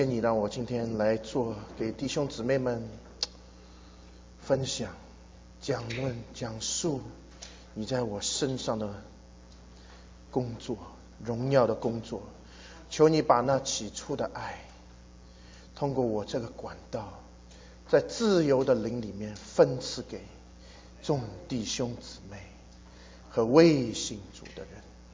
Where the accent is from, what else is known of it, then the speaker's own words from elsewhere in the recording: Shanghai, China; 我家里是不信主的，而且不信任何神。我家是上海，就是我是上海出生，我家是上海人。